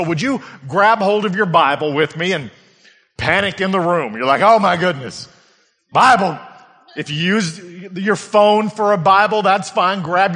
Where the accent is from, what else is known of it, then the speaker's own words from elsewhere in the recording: Perrin, Texas, United States; also born or lived in Lubbock, Texas; Yes, I am most recently from Lubbock, Texas, but I actually grew up around these parts.